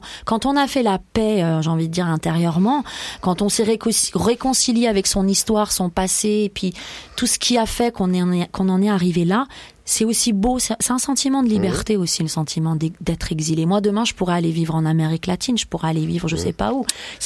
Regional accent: Iran; accent: Persian; French is a second language; now in France; il saisit mon accent étranger en persan, et il me dit bah vous venez d'où, et je lui dis bah je pourquoi, j'aime bien dire ça, bah non je suis iranienne, comme là quand on me dit mais tu viens d'où, bah quoi, je suis française.

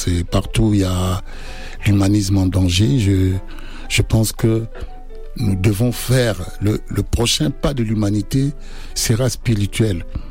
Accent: France; Ce qui me choque le plus là-dedans, moi, qui suis français, parce que je dois dire aujourd'hui je suis français.

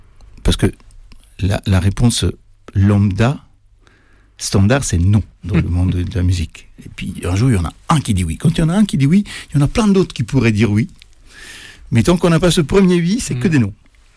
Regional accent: Italy; now in Paris, France; j'ai quitté l'Italie, j'ai fait des tas de choses diverses et variées. En arrivant à Paris, j'ai pas mal galéré, d'ailleurs, que cela soit dit en passant, c'était une époque où il fallait des papiers, même pour un Italien

